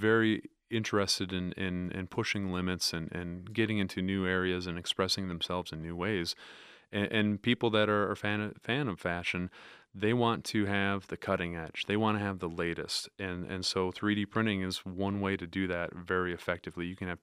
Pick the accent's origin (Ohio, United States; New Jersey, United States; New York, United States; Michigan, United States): Michigan, United States; Rogers City; Rogers City.